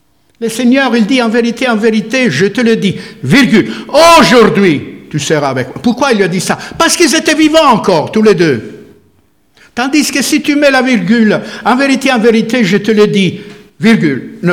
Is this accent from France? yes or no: no; Italy; Pourtant, je ne suis pas français. Hein. Je suis italien.